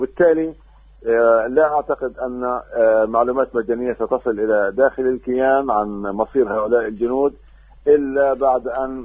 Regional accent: Palestine; وكما قلت أسرانا غاليين علينا كفلسطينيين أو الأبطال يعني ضحوا بحريتهم من أجلنا، ومن حقنا يعني كفلسطينيين أن نقف خلفهم

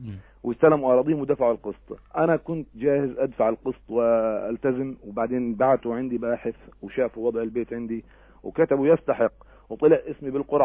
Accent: Palestine; انا فلسطيني فوق 18 سنه قبل اسره عندي بيت اقل من 80 متر

